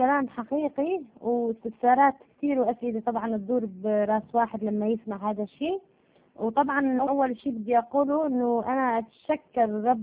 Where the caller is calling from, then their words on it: Sweden; من السويد، وبصراحة اتصلت كنت واقفة على الدور عدة مرات